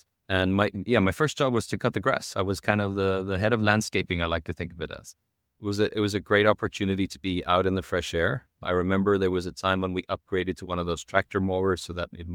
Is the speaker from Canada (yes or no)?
no; Ireland; moved away as an adult; I think my name gives away where I come from. I'm an Irishman, but now more of a global citizen living outside of Ireland since I was 18 years old.